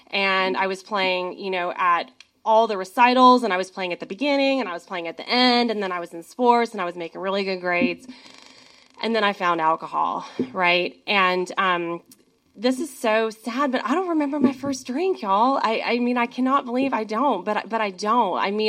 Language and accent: English; Georgia, United States; So I grew up in Georgia. I have a younger sister. And for like the first half of my life, had a pretty charmed life. Two loving parents. My mom was like a soccer mom in the suburbs of Atlanta.